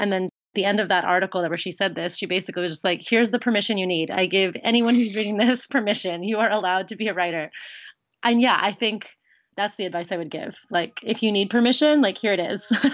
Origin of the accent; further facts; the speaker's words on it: Florida, United States; So it is normalized here in a way that I didn't experience in the town I grew up in Florida.